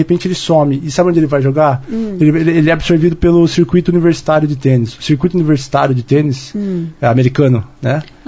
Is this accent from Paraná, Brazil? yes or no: yes; Curitiba, Paraná, Brazil; Curitiba, eu sou de Curitiba, né